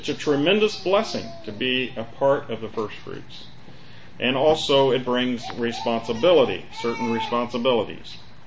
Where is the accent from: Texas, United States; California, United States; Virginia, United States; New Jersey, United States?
Virginia, United States; I know where I grew up in Virginia, we raised barley and wheat and oats, and in June is when we harvested.